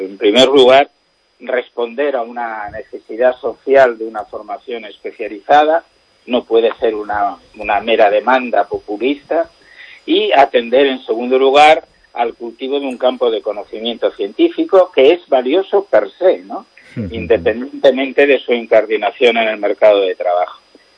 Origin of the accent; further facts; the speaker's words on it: A Coruña, Galicia, Spain; Como mucho que soy universitario y que además soy un coruñés que trabaja en Santiago de Compostela